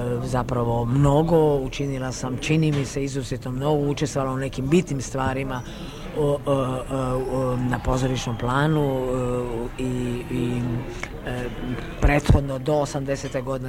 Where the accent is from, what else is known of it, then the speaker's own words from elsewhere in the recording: Zagreb, City of Zagreb, Croatia; ja sam rođena u Zagrebu, živjela sam tamo, mada sam polusrpkinja, poluhrvatica